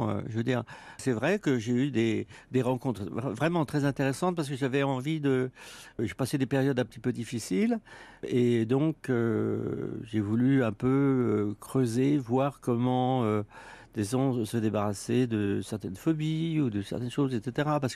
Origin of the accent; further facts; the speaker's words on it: France; now in United States; je suis de culture française, bien sûr, je suis un Français qui vit aux États-Unis